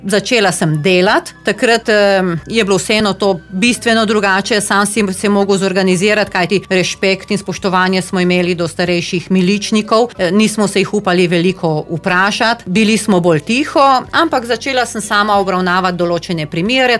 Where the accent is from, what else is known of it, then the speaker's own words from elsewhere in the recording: Gorizia, Slovenia; jaz sem doma iz Cerkljanskega, iz ene majhne vasice in dejansko veš, kako je tam gor.